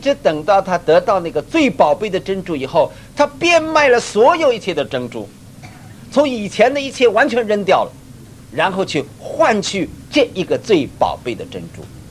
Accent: China; 我们中国人叫做监斩官

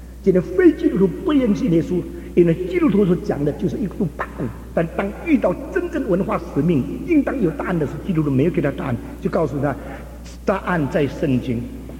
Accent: China; 我们中国人用了几十年来推行马克思主义，结果才证明错了。

